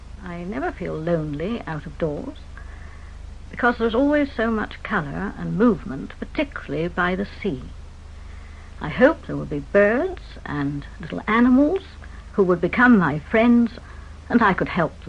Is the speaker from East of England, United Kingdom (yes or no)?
no; Shaftesbury, South West England, United Kingdom; I come from Dorset, Shaftesbury in North Dorset, which stands 700 feet above sea level.